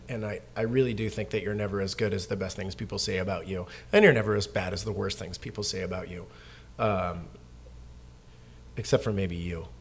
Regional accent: Canada; I'm an immigrant from Canada.

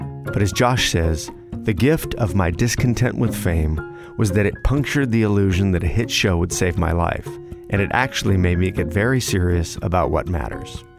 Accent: California, United States; because I was a skateboarder, I grew up in Southern California

